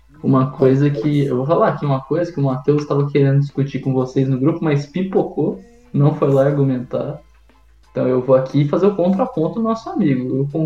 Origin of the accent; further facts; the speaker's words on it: São Paulo, Brazil; eu cresci no Itaim Paulista, pra quem não sabe, a infância inteira foi lá. Então eu sempre convivi lá em Poá, Suzano, aquela região lá